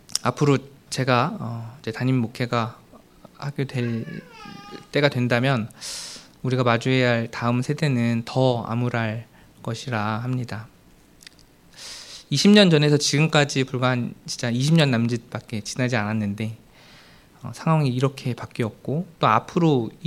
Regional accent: Ganghwa, Incheon, South Korea; 제가 강화도에서 컸기 때문에 시골 교회를 다녔었는데

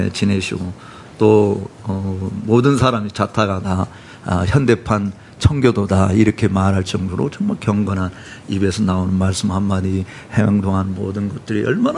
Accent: South Korea; 저 한국에서 왔다.

